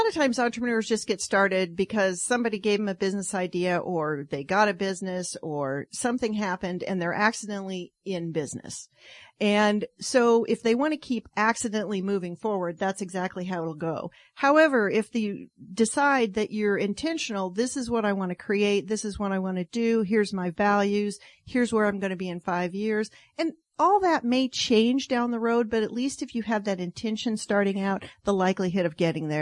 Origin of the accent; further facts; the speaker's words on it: Seattle, Washington, United States; I'm from Seattle.